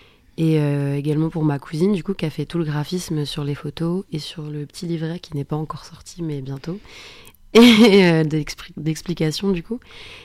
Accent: Angers, Pays de la Loire, France; Alors que quand je suis à Angers, c'est ma ville natale, donc je suis assez facilement déstabilisée.

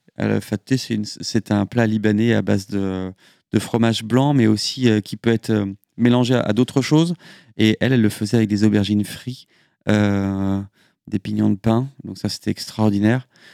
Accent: Le Mans, Pays de la Loire, France; born there; Donc je suis né au Mans, moi, il n'y a rien de très exotique, hein

